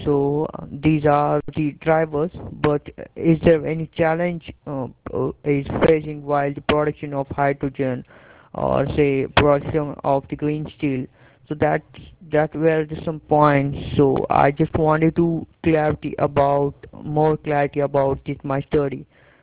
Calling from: India; I'm calling from India.

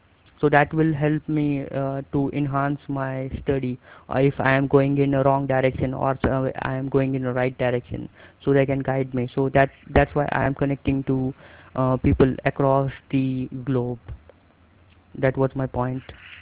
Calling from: Delhi, India; I'm currently calling from Delhi, New India, Delhi.

